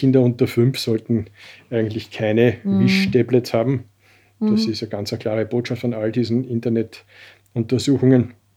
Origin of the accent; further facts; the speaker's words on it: Salzburg, Austria; Aber so, wenn mich jemand fragt, wo ich herkomme, sage ich spontan immer Salzburg.